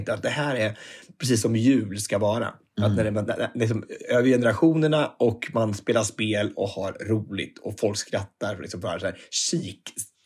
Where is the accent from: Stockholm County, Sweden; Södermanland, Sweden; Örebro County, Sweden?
Örebro County, Sweden; Örebro; vi hade lilla julafton här hemma i Örebro i den 22